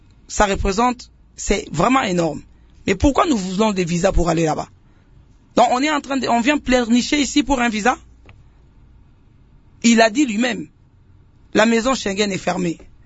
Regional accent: Lemba, Kinshasa, DR Congo; Moi, je viens de Lemba.

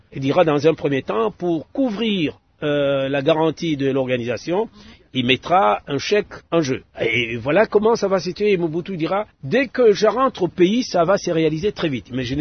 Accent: DR Congo; Mais nous sommes du Zaïre.

